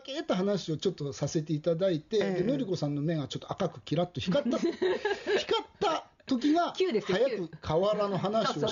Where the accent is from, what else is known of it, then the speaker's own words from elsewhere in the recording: Kanazawa, Ishikawa, Japan; 私はですね、はい、金沢生まれの金沢市の阿波ヶ崎町っていうところで、うん、生まれたのは金沢聖霊病院っていう病院なんですけど、阿波ヶ崎保育園から阿波ヶ崎小学校、そして浅野川中学校、そしてこの近くの県立工